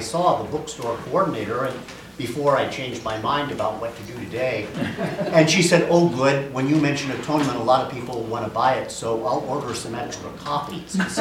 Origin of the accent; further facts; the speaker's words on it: Hannibal, Missouri, United States; now in Valparaiso, United States; though I did grow up in Hannibal, Missouri. I'm from Valparaiso, Indiana